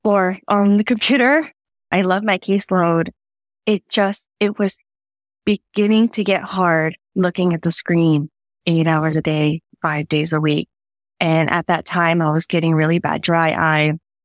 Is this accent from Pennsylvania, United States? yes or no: no; El Centro, California, United States; I'm from El Centro, California